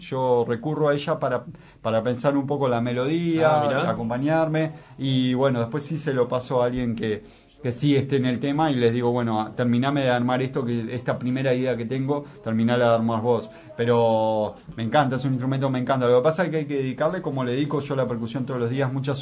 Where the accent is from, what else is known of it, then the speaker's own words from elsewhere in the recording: Buenos Aires, Argentina; born there; porque yo nací en Palermo, entonces ya desde bebé empecé a escuchar los tambores